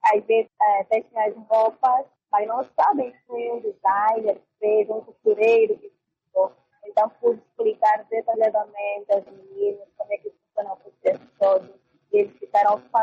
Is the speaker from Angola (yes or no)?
yes; Angola